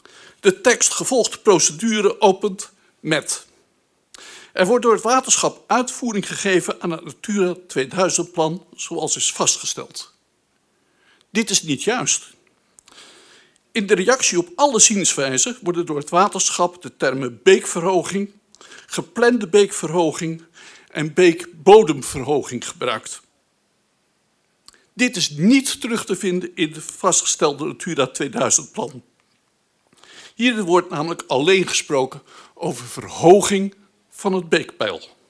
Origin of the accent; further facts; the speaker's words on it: Taarlo, Drenthe, Netherlands; uit Taarlo en ik ben aanwonende.